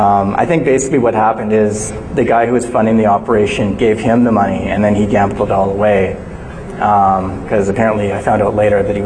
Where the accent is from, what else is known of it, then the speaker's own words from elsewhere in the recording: Canada; I'm also from Canada, so I don't know if the laws are different there than they are here.